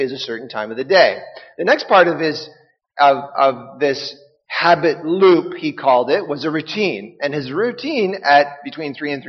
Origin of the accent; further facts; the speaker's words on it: Saskatchewan, Canada; also born or lived in Ontario; And I was like, oh, I was born in Ontario. I mean, from the age of 3, my parents got a divorce, ended up, and I'll tell a bit of that story later, and ended up growing up in an orphanage in Saskatchewan.